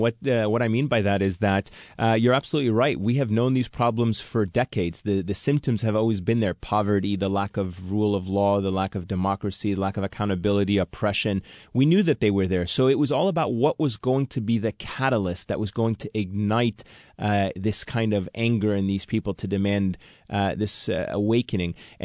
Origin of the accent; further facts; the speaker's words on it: United States; And as an American, somebody who grew up in the United States and an American citizen